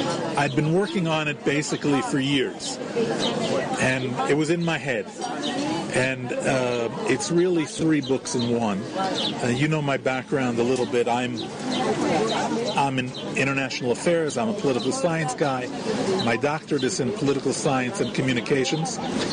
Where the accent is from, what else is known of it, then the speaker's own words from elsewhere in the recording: New York City, New York, United States; Well, that's the way I grew up also, because in New York City, when you grow up in New York City, you have two legs, a subway token